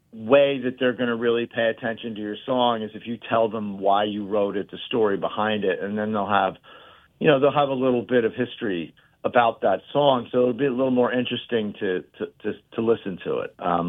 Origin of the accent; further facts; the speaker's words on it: New Jersey, United States; I'd go into Philadelphia. I grew up in South Jersey, so we just jump on the speed line going to Philadelphia.